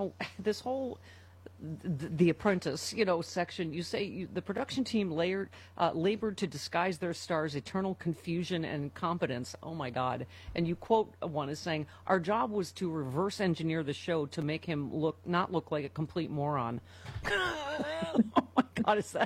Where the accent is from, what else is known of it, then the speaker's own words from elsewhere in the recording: Lockport, New York, United States; I grew up in Lockport right across from the Canadian side of Niagara Falls.